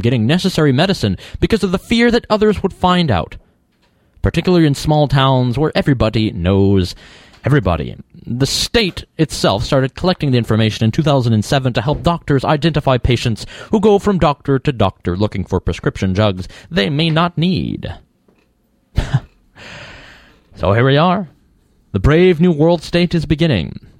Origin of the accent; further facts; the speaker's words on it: North Carolina, United States; again, from my home state of North Carolina.